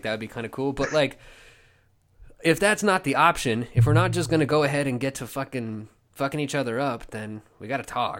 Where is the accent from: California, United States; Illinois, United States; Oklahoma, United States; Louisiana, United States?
Oklahoma, United States; I'm from Oklahoma and you're from Kansas.